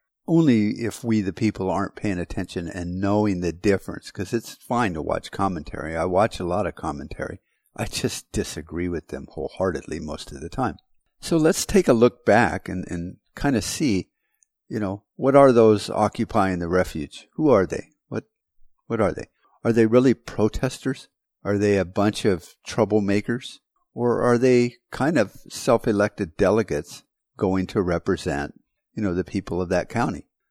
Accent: United States; Well, as an American, I don't like that.

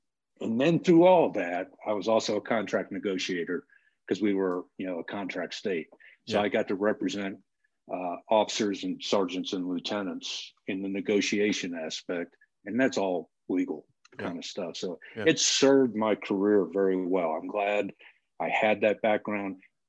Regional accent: Ireland; born there; Well, actually, first of all, I'm adopted. So I was born in Ireland.

